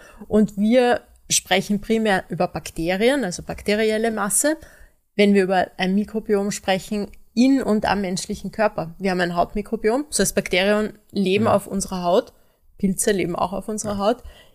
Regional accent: Villach, Carinthia, Austria; Beide aus Villach, ja.

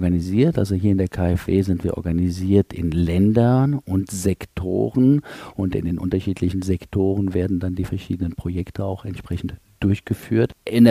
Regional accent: Frankfurt, Hesse, Germany; Ich bin Frankfurter, in der KfW, in Frankfurt geboren, deutsch-französischer Abstammung

